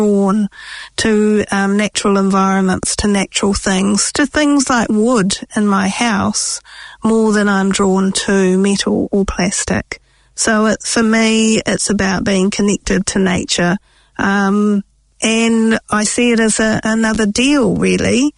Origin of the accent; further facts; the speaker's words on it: Nelson, New Zealand; I grew up in Whakatū Nelson, so very seasonal, changing seasons.